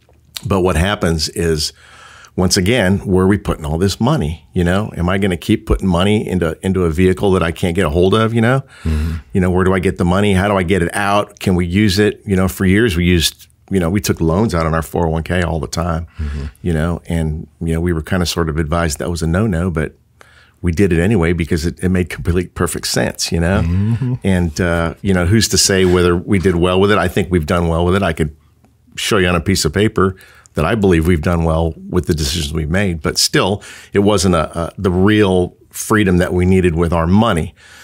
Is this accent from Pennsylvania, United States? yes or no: no; California, United States; born there; now in North Carolina, United States; and I was born in the South Bay of San Francisco near Santa Clara, San Jose area.